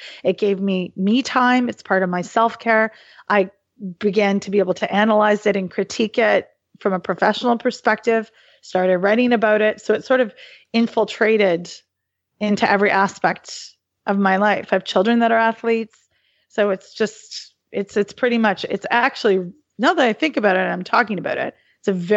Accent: Halifax, Nova Scotia, Canada; So, and we're talking Nova Scotia. I was born and raised in Halifax, Nova Scotia.

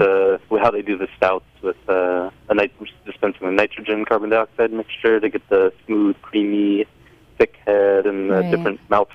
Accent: Texas, United States; also born or lived in Georgia, United States; I grew up in Texas and Georgia, and then I moved up to New Jersey and New York. My family's Puerto Rican. My father's Puerto Rican, and my mom's American. I've always lived in the States.

